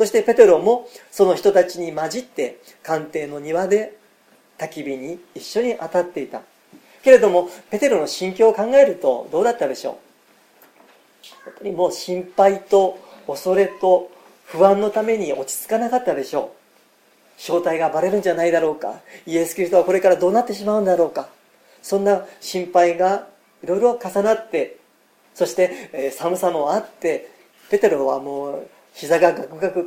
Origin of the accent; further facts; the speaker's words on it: Kyushu, Japan; accent: Kyushu dialect; moved away; 高校の時に山口県の方に学校の、ね、入るために、九州から出たんですけれども、山口県に行った時にですね、もうなかなかその自分の九州弁が抜けないんですね。